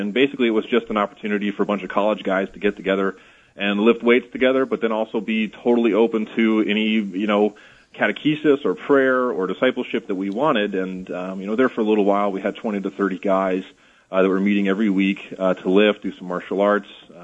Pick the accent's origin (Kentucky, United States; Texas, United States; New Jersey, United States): Texas, United States; Yeah, so I'm born and raised here in Texas, up near the Dallas area, cradle Catholic.